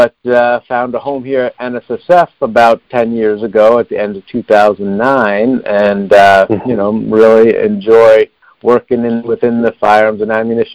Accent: New York, United States; I grew up in Putnam County, New York. Spent ton of time outdoors, somewhat rural area, and more suburban now. It's about 40 miles north of New York City.

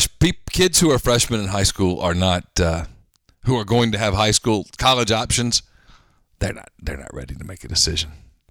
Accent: Louisiana, United States; I grew up in Louisiana.

